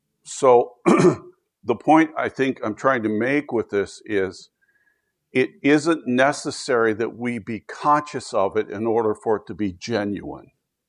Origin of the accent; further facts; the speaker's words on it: Altoona, Pennsylvania, United States; born there; So, for example, I was raised a Baptist. I was born in Altoona, Pennsylvania when I was 7 days old.